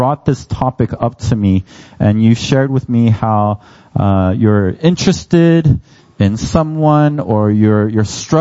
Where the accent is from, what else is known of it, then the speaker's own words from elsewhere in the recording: United States; I'm Korean American.